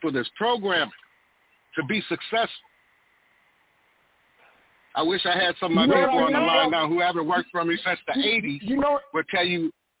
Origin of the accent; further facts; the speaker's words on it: New Orleans, Louisiana, United States; now in Sacramento, United States; I'm from New Orleans originally, born in the projects.